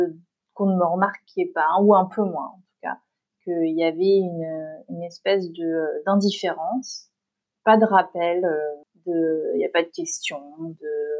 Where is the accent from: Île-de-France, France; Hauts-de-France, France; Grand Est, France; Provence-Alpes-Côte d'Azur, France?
Île-de-France, France; j'ai habité dans la région parisienne, dans l'Est parisien. J'étais une des seules... asiatique d'origine dans l'école.